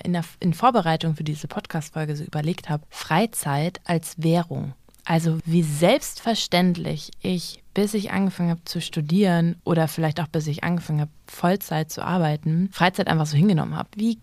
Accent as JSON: {"language": "German", "town": "Kiel", "region": "Schleswig-Holstein", "country": "Germany", "said": "in Kiel, wo ich herkomme, da war so Handball das gängige Hobby"}